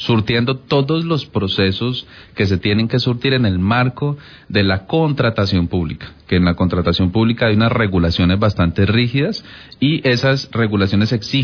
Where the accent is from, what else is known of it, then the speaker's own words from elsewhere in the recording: Cali, Valle del Cauca, Colombia; Yo sé que como caleños todavía seguimos pues muy preocupados porque esta ciudad está llena de huecos